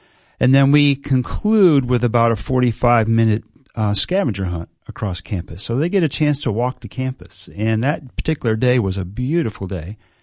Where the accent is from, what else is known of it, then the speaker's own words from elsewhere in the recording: Michigan, United States; also born or lived in Indiana; I grew up family farming operation in southern Michigan, born and raised in Michigan, spent some time in Indiana as well